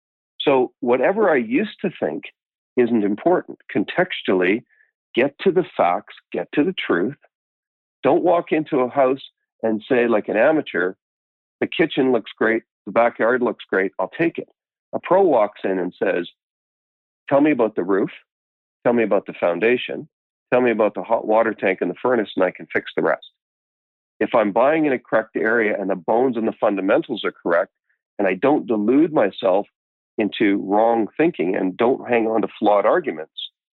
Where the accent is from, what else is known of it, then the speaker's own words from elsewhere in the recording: New Westminster, British Columbia, Canada; I grew up in Newestminster skiing in Mount Seymour in my jeans in the 70s.